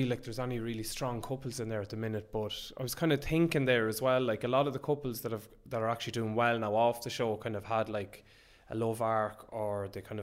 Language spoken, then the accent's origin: English; Ireland; We'll probably used to, though, being Irish.